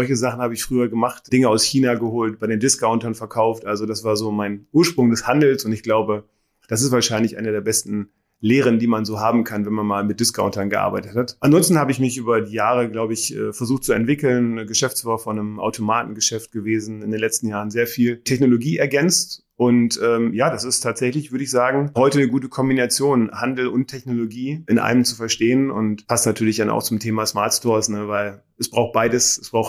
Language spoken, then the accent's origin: German; Haselünne, Lower Saxony, Germany; Ja, ich bin Norddeutscher. Ich komme aus dem Emsland, geboren in Hasselünne.